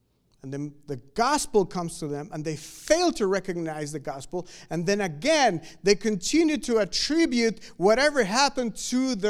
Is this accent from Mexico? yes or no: yes; Mexico; I grew up in Mexico, and most of the people in Mexico are Catholic. And as I grew up as a good Pentecostal